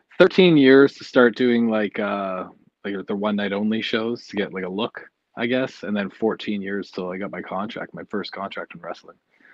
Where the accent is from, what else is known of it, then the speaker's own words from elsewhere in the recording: Canada; I, as a Canadian, there's a lot of border issues wrestling in America.